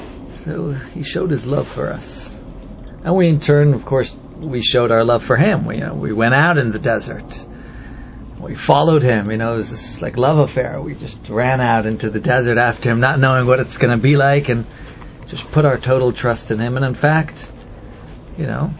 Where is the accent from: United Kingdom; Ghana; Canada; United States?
United Kingdom; Northern Ireland; despite the fact that I'm from Northern Ireland